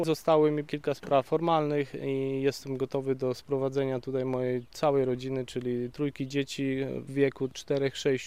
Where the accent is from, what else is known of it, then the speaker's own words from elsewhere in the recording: Silesian Voivodeship, Poland; Jesteśmy na Podlasiu, jest czyściutko. Pochodzę ze Śląska, tam mamy smog, zanieczyszczenia.